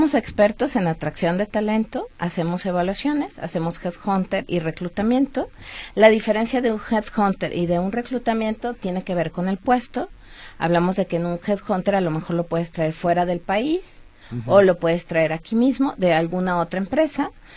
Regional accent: Jalisco, Mexico; also born or lived in Panama; soy de aquí de Jalisco. Bueno, nací en Panamá, pero me llegué aquí desde los 5 años, entonces soy muy mexicana.

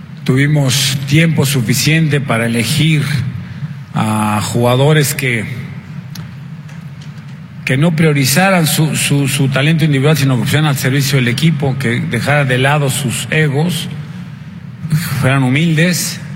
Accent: Mexico; somos 11 mexicanos que tenemos que hacer gol allá

